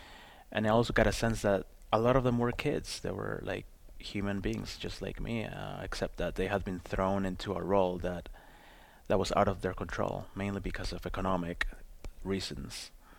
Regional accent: Toronto, Ontario, Canada; so that made me feel like I belonged more growing up in Toronto amongst this Latin community

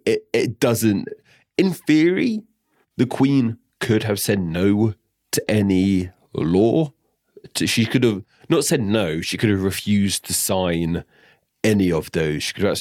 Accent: United Kingdom; there's just things you kind of know and come to understand as a British person that you realize not everyone seems to know.

